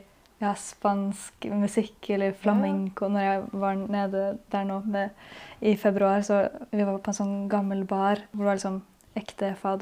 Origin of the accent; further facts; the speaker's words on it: Asker, Akershus, Norway; Jeg kommer fra Asker.